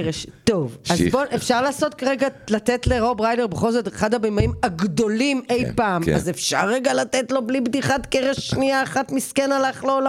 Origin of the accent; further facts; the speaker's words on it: Haifa, Haifa District, Israel; הייתה גר אז בחיפה, ואני התעוררתי בבוקר, כאילו לבית ספר